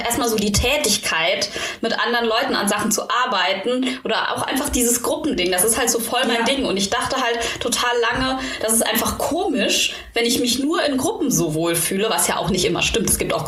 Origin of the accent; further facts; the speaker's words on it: Germany; now in Berlin, Germany; Ich bin ja Deutsche